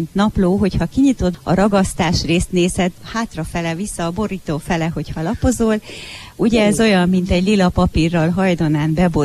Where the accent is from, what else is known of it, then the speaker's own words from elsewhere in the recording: Cluj-Napoca, Cluj County, Romania; Én a 70-es évek elején születtem, és 1979-től voltam iskolás. Ez a könyv nagyjából a 79-től 89-ig terjedő iskolás éveket örökíti meg. Kolozsváron járhattam iskolába, így hozta a sors.